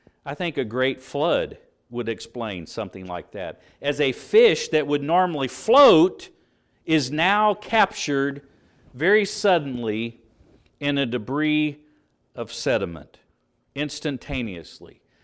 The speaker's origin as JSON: {"language": "English", "town": "Shoals", "region": "Indiana", "country": "United States", "tie": "born or raised there", "said": "But I understood that when the White River, where I grew up in Shoals, Indiana, flooded"}